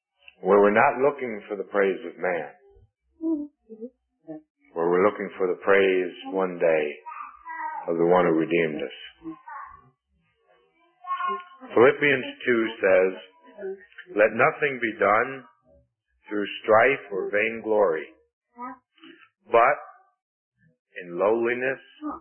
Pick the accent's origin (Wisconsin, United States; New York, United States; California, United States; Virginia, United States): New York, United States; Glen Head; When I was growing up in Glen Head, there was an elder there.